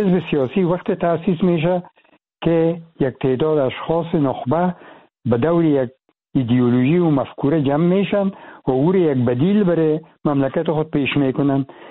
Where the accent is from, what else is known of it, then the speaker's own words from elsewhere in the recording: Afghanistan; moved away; دیگه باز من از افغانستان چون بر آمدیم